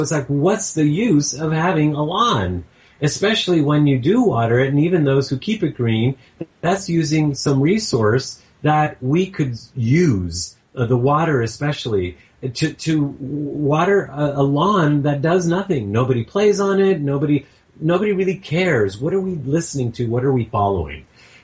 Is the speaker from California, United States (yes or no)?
yes; Monterey, California, United States; because I grew up in Monterey, California, not everybody had lawn